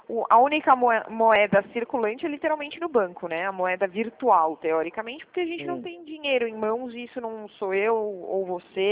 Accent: São Paulo, Brazil; accent: São Paulo; eu sou de São Paulo, mas eu trabalho no escritório de Limeira

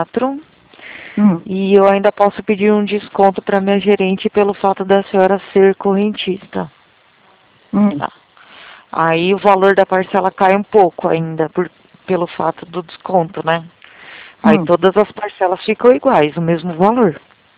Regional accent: São Paulo, Brazil; eu sou da região de São Paulo.

